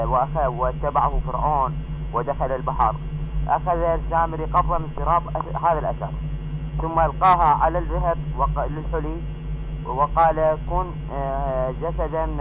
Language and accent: Arabic; Kut, Wasit, Iraq; نعم أنا من الكوت